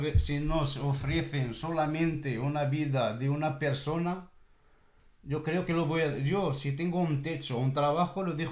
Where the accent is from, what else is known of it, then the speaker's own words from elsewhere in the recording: Morocco; now in Catalonia, Spain; me considero como un catalán, no sé qué soy. Ya llevo aquí 21 años. Llevo en Marruecos y llevo 18 años. En Cataluña llevo 22 años. Creo que soy más catalán que marroquí.